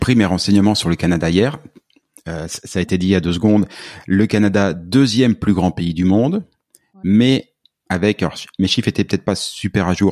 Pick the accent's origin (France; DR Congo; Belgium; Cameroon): France; Nous, Français, puisque je suis Français